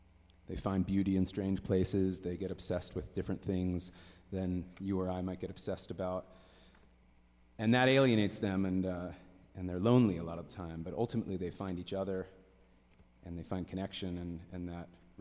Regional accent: Santa Fe, New Mexico, United States; I'm really, really happy to be playing with these amazing musicians. We're all from Santa Fe.

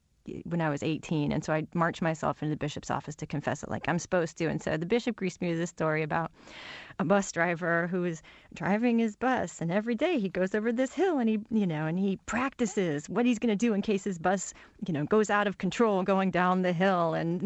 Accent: California, United States; because I grew up a minority in Southern California

